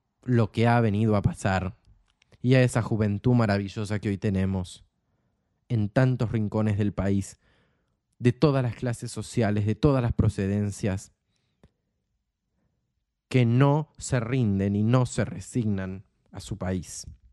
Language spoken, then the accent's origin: Spanish; Argentina; accent: Argentine; now in Spain; Yo soy argentino, tengo el acento argentino, tengo la crianza argentina, tengo la cultura argentina, tengo mi familia argentina, tengo mis amigos argentinos